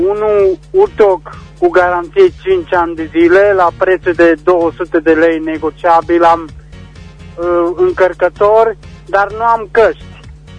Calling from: Timișoara, Timiș County, Romania; și vă sunt din Prințul Turcesc în Timișoara.

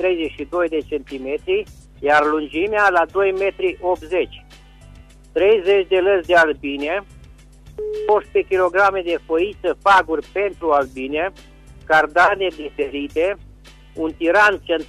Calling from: Răchita, Timiș County, Romania; sunt din Răchita, județul Timiș.

